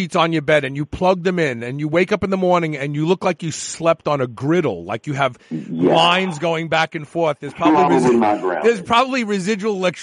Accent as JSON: {"language": "English", "town": "Brooklyn", "region": "New York", "country": "United States", "tie": "born or raised there", "said": "And see, I grew up in Brooklyn where everybody had a nickname, but I did not have a nickname when I was a kid."}